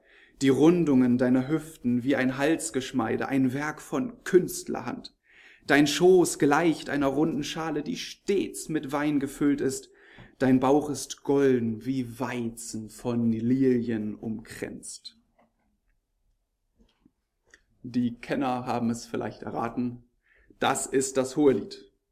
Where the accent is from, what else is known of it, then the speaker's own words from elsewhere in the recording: Malchow, Mecklenburg-Vorpommern, Germany; Ja, ich komme aus Malchow. Das ist auch eine schöne Urlaubsstadt.